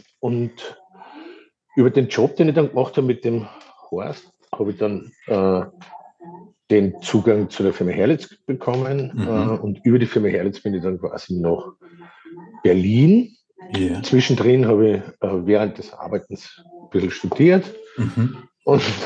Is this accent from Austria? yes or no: yes; Hallein, Salzburg, Austria; Ich komme aus Hallein, im schönen Salzburger Land, nicht unweit von deinem Ort